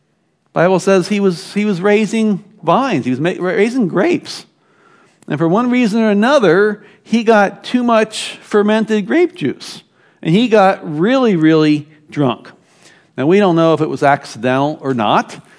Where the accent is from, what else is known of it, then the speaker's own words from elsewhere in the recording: Baltimore, Maryland, United States; Remember back when I grew up in Baltimore and took the city buses.